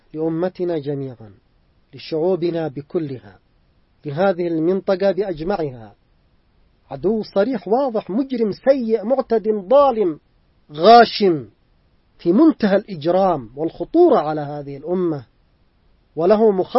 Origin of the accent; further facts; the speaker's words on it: Yemen; نحن كشعب يمني كان موقفنا واضحا ومعلنا من بداية هذه الجولة